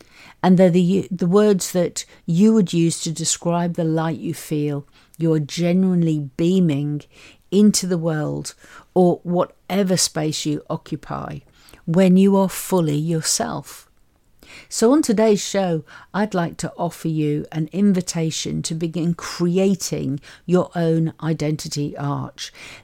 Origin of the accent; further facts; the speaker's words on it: Liverpool, North West England, United Kingdom; I was brought up in Liverpool. I moved to the south of England, had lots of elocution lessons to banish the accent.